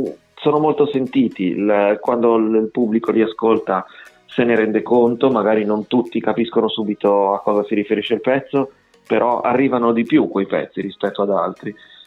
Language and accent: Italian; Liguria, Italy; chiaramente è da liguri, è una tragedia che ci ha colpito parecchio